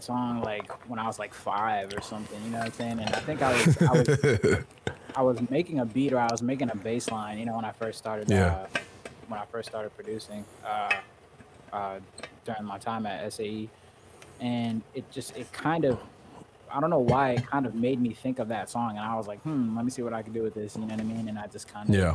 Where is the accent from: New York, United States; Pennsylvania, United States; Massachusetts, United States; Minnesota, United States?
New York, United States; also born or lived in Texas; now in Los Angeles, United States; You know, I moved around a lot. I'm from New York, but before I lived in LA, I lived in Texas.